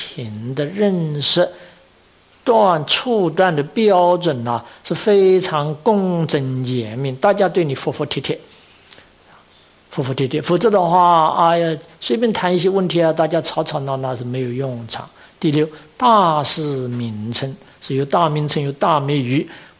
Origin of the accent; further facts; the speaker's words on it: Chongming, Shanghai, China; 我小的时候、啊，我家乡有一个，我们称他为啊叫崇明圣人，他很有意思，这个人的确了不起哦。